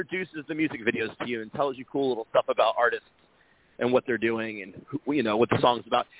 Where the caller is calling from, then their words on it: Nashville, Tennessee, United States; also born or lived in Tampa, Florida; So one day I was I moved to Nashville, Tennessee from Tampa, Florida.